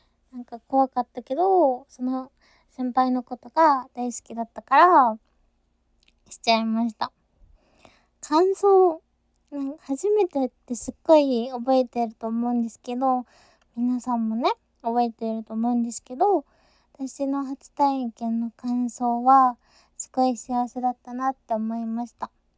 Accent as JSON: {"language": "Japanese", "town": "Yokohama", "region": "Kanagawa", "country": "Japan", "tie": "born or raised there", "said": "生まれた場所、出身地は、横浜ですね。神奈川県横浜市で生まれ育ちました。"}